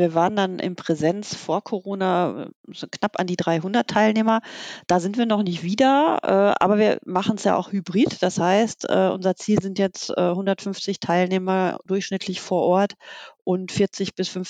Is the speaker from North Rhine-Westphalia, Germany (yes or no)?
yes; Wattenscheid, North Rhine-Westphalia, Germany; weil ich bin gebürtige Ruhrpottlerin. Ich komme aus Wattenscheid.